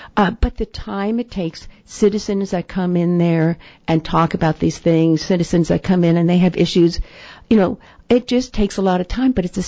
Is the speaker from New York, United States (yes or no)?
yes; New York, United States; even when I was raised on Long Island, you know, we had, you know, several, it was a very small town, much smaller.